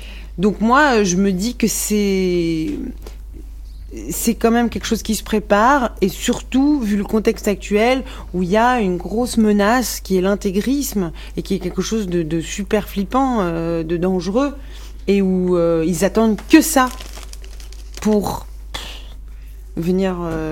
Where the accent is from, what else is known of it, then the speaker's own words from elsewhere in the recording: Morocco; born there; moi, depuis que je suis née au Maroc, la musique arabe m'a souvent saoulée